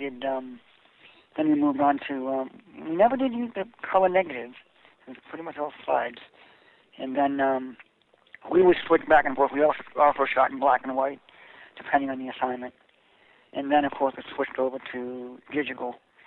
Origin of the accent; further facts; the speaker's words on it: Stoneham, Massachusetts, United States; also born or lived in Ohio; Yep, I grew up in Stoneham, Massachusetts. I spent my whole childhood there. And went to college out in Ohio, Kent State. Then I moved back to Massachusetts.